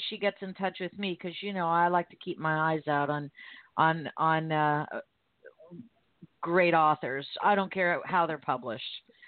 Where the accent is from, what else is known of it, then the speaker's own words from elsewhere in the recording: Miami, Florida, United States; because my parents were from New England, for crying out loud, and I grew up in Miami. We didn't do storytelling.